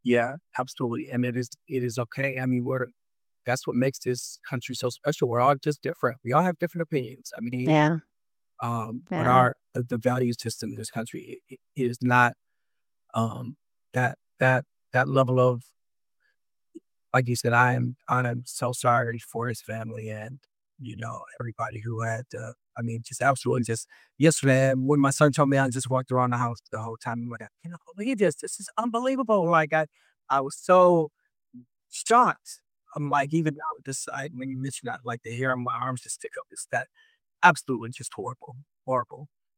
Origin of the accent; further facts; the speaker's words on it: Detroit, Michigan, United States; I was a poor child growing up in Detroit, raised by a single parent who raised three boys.